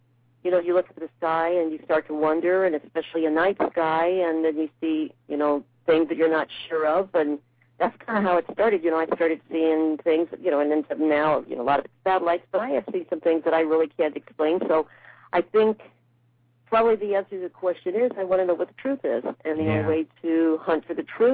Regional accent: Safford, Arizona, United States; I grew up in Arizona. Uh-huh. I grew up in Stafford, Arizona.

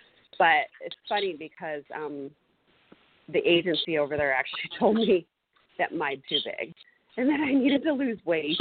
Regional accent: Tacoma, Washington, United States; moved away as an adult; I grew up in Tacoma, Washington, and then I moved to L.A. literally when I was 18 to start modeling and acting.

